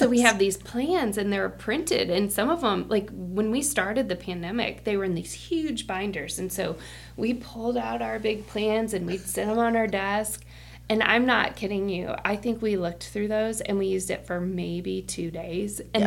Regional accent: St. Louis, Missouri, United States; also born or lived in Northeast US; I grew up in in St. Louis, and I'm originally from the Northeast.

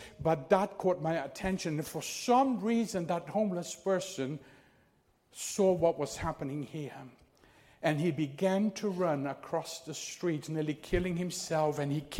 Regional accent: Brazil; I was born in Brazil and grew up in Brazil. I was surrounded by poverty.

